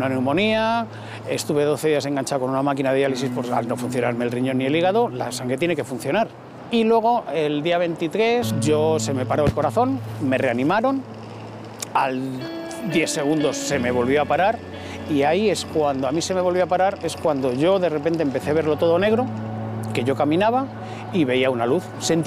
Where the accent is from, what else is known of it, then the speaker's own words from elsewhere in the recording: Madrid, Community of Madrid, Spain; tengo 51 años, soy de aquí, de Madrid